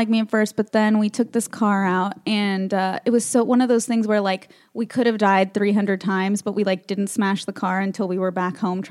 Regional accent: Beverly Hills, California, United States; I grew up in Beverly Hills on the wild streets. Yeah. Little neighborhood right outside of Compton.

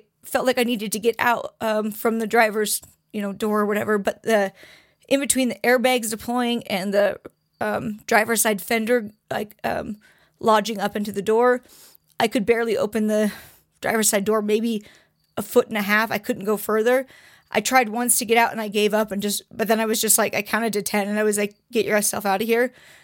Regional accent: Oregon, United States; growing up in Oregon, and my dad's a logger, so like I know huge trees.

